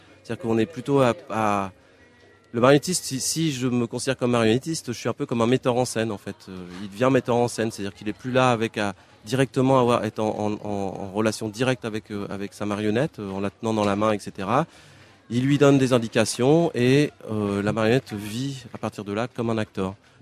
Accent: Paris, Île-de-France, France; Je viens de Paris, oui.

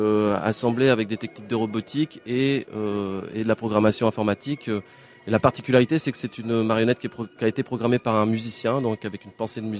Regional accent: Paris, Île-de-France, France; Je viens de Paris, oui.

